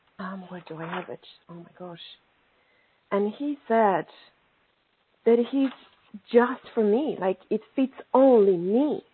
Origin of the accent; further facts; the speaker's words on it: Poland; English is a second language; now in Ireland; I come from Poland, but I live in Ireland. And my time in Ireland is finishing up. I will have to go back to my home country.